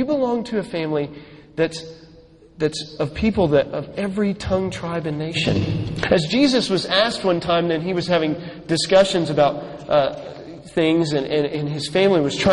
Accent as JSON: {"language": "English", "town": "Highland Park", "region": "Texas", "country": "United States", "lives_now": "Dallas, United States", "said": "Because I'm from Highland Park in Dallas."}